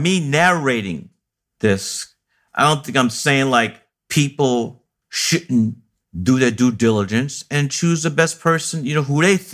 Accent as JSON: {"language": "English", "town": "New York City", "region": "New York", "country": "United States", "tie": "born or raised there", "also_born_or_lived": "Atlanta, United States", "said": "I'm a New Yorker. Love New York. Was born in Atlanta, Georgia, but grew up here in the People's Republic of Brooklyn, New York, public school, kindergarten, the John Dew High School in Coney Island."}